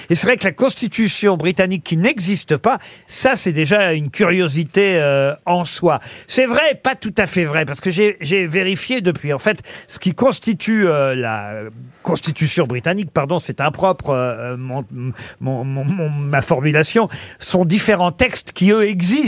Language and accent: French; France; il n'y a pas de réelle constitution du Royaume-Uni comme il y en a chez nous en France.